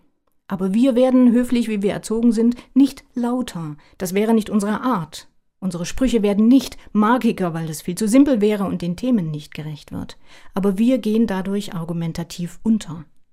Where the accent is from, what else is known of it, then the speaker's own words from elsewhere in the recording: Weimar, Thuringia, Germany; Meine Heimatstadt Weimar mit dem Blick nach Buchenwald steht für die Erinnerung daran.